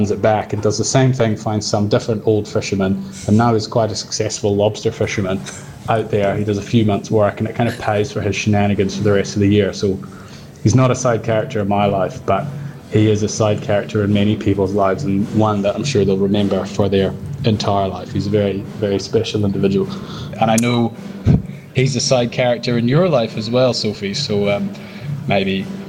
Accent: Glasgow, Scotland, United Kingdom; I don't live in London, I'm from Glasgow. I live in Glasgow at the moment.

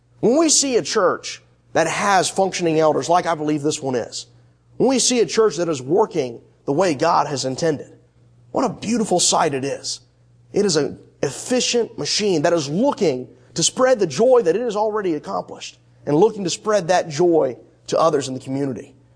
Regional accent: Richmond, Virginia, United States; Growing up in the Virginia area, specifically in the Richmond area, one of the things that was hardest about going to church sometimes is many of these churches did not have elders.

